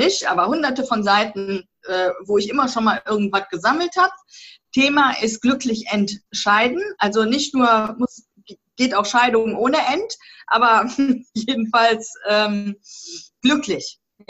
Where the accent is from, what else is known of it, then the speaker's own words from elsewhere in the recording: Rhineland, Germany; accent: Rhineland; Und ich bin ja aus dem Rheinland, wie man unschwer hören kann